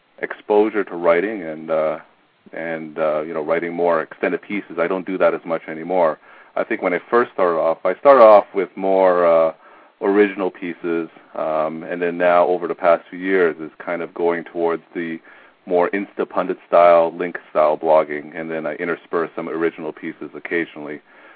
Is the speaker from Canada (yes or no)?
yes; Toronto, Ontario, Canada; now in United States; You know, I grew up in Toronto, so I was more of a Blue Jays fan, but now being here